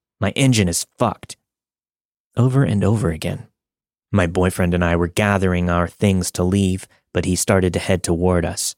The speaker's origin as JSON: {"language": "English", "country": "New Zealand", "said": "I'm from Aotearoa, New Zealand. We have the occasional missing person case or scary case around these parts"}